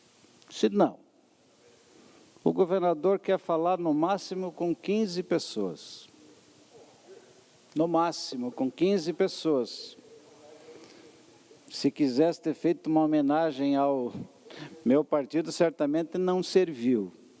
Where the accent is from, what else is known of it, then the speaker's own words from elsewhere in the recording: São Lourenço, Santa Catarina, Brazil; born there; also born or lived in Caçador; Aonde eu nasci, São Lourenço, e a terra que me adotou, Caçador.